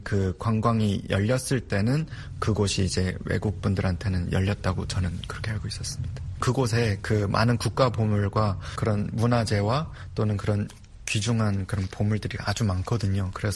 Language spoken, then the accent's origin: Korean; North Pyongan, North Korea; 제 고향이 묘향산 쪽에 있습니다. 평안북도 구장군에 아주 가까운 곳인데요. 그 평양 위에 있습니다. 지역으로 따지면. 그래서 그 옛날에 국사교과서에 그 살수대첩이 일어났던 그 장소가 저희 고향인데요. 청천강이 정말 아름답거든요.